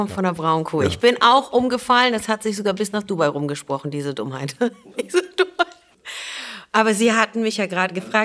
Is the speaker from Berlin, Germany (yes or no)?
yes; Berlin, Germany; ich bin nicht direkt in der City aufgewachsen. Ich bin, wo ungefähr die scharfe Lanke ist, bevor Gato Claro anfängt, eine schöne Kindheit gehabt.